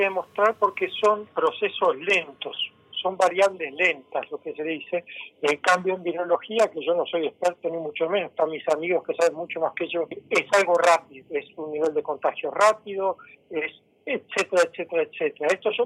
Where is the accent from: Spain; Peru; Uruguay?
Uruguay; Mirá, estoy como científico uruguayo